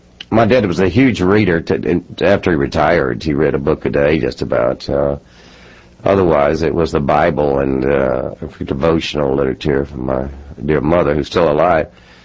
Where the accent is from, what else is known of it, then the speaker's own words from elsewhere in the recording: Pascagoula, Mississippi, United States; also born or lived in Clinton; I grew up in Pascagoula and Clinton, Mississippi, a little village near the state capital, Jackson.